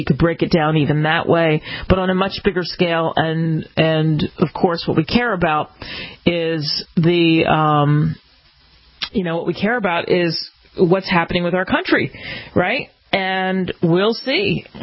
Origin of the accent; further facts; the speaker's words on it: East Coast, United States; also born or lived in California; I lived in California, and not being from California, and of course growing up in the East Coast